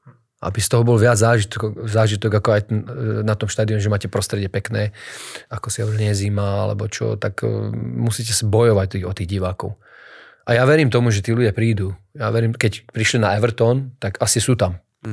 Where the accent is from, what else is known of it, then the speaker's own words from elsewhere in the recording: Levice, Nitra Region, Slovakia; napríklad ja som z Levíc